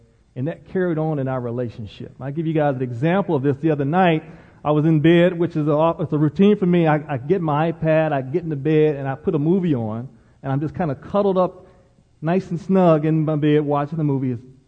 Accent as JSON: {"language": "English", "region": "Maryland", "country": "United States", "tie": "born or raised there", "said": "I grew up in Maryland, and I got a scholarship to play football at UCLA."}